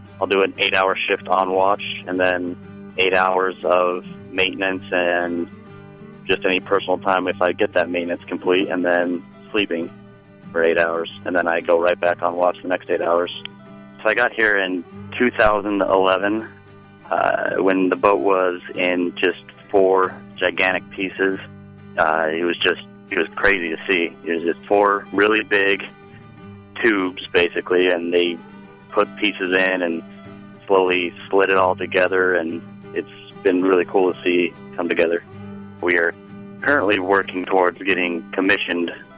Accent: Logan, Utah, United States; I'm from Logan, Utah. I went to Utah State for 3 years where I played hockey, and after that, I joined the Navy.

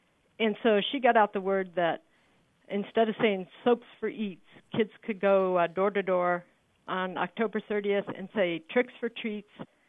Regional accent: Des Moines, Iowa, United States; Yeah, I grew up in Des Moines, so I always thought everyone did this.

